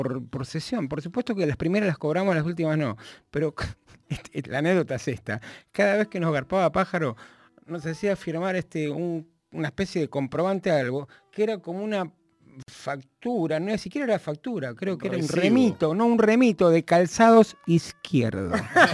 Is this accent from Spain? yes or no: no; Buenos Aires, Argentina; Yo soy de Floresta, sí.